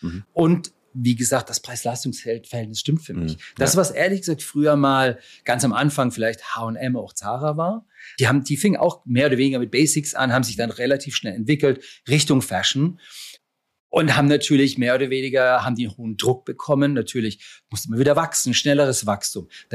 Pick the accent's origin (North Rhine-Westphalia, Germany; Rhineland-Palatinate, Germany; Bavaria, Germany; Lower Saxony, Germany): Bavaria, Germany; Kitzingen; accent: Franconian; Also ursprünglich komme ich aus Kitzingen.